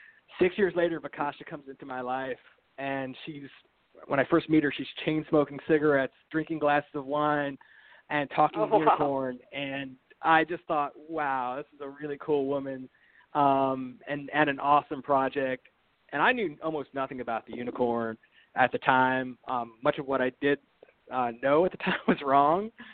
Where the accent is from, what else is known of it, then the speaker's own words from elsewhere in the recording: Brooklyn, New York, United States; So I grew up in Brooklyn, New York, and it was a pretty, pretty ordinary background.